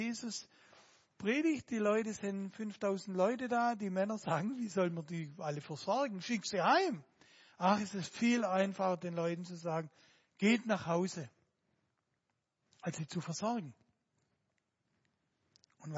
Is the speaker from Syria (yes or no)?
no; South Germany, Germany; Ich komme ja aus Süddeutschland